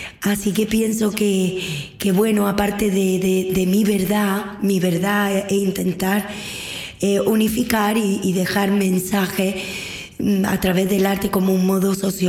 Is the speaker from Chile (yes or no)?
no; Andalusia, Spain; born there; si bien en mi país, donde nací en Andalucía, el flamenco está siempre, está en las calles, está en las casas